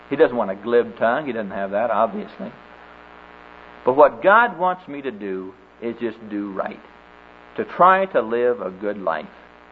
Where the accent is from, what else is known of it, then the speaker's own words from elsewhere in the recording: Neola, Iowa, United States; I'm from Neola, Iowa. You know, Neola, Iowa. That's a small little dinky town out in the middle of Iowa. Well, it's not in the middle, but it's out kind of the southwest corner.